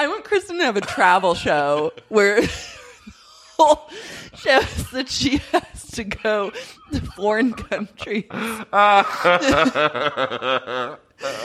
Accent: Oklahoma, United States; I grew up in Oklahoma.

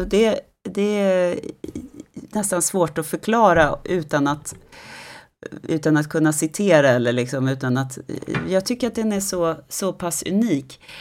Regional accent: Stockholm County, Sweden; accent: Stockholm dialect; om jag skulle försöka läsa upp det här för er med min stockholmska, det skulle bli jättekonstigt

